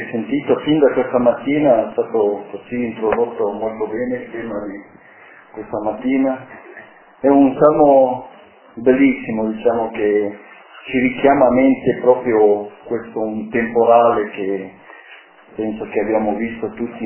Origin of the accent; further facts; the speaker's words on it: Cuenca, Azuay, Ecuador; Perché mi ricordo ancora che nel mio paese, sto parlando di tanti anni fa, Cuenca, Ecuador, dove sono nato, nella città dove abitavo non era ancora un posto, diciamo una città grande, era un posto ancora agricolo